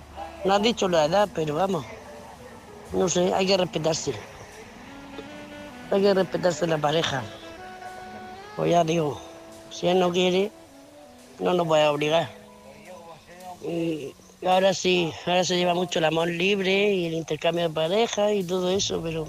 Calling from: Murcia, Region of Murcia, Spain; de Murcia.

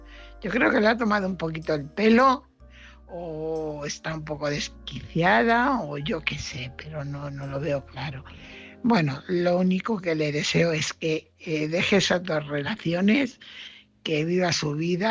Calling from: Fuenlabrada, Community of Madrid, Spain; corresponsal de Fuenlabrada.

